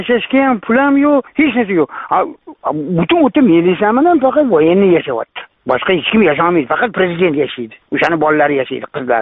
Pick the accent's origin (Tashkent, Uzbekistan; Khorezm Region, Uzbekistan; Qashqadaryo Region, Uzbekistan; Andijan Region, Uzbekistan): Tashkent, Uzbekistan; now in Saint Petersburg, Russia; Hozir men Piterda yashayapman. Toshkentlikman. Men 5 yildan beri shu yerda yashayapman.